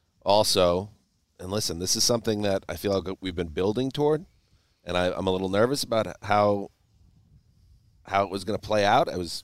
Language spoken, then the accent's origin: English; New York, United States; I, as you know, native of New York.